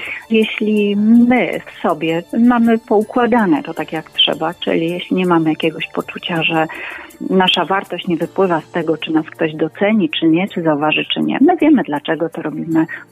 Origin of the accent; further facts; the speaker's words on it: Opole Voivodeship, Poland; ja pochodzę z diecezji opolskiej